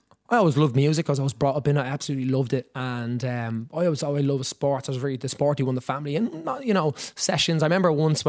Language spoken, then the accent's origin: English; Rathfarnham, Leinster, Ireland; we grew up in Rathfarnham, and just the corner of the top house there in Moyville